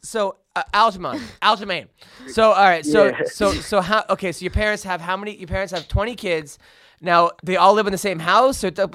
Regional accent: Oceanside, New York, United States; Oh, Uniondale. That's a tough area. I grew up in Oceanside.

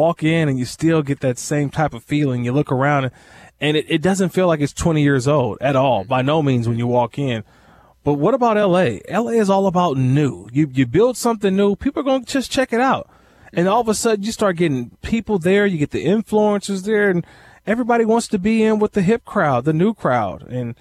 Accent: California, United States; obviously, the Golden State Warriors, a team that I follow a lot because it's from my hometown

